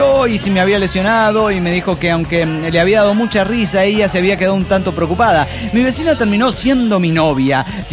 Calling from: Phoenix, Arizona, United States; de Phoenix, Arizona.

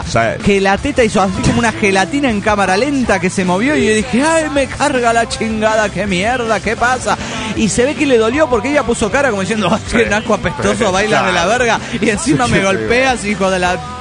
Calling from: Argentina; de Argentina.

